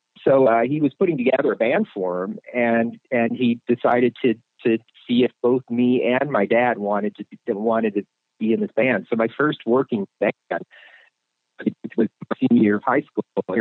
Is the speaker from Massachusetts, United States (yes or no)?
no; Chicago, Illinois, United States; I grew up in the Chicago suburbs, and I went to school at Northern Illinois University, which is only an hour from Chicago. Mm. And it was an hour and 15 minutes from where I grew up.